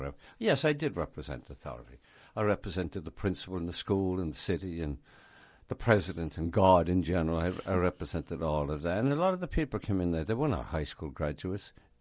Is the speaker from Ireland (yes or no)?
yes; Ireland; now in United States; I grew up in Ireland, one nation, one people, you know, one white people.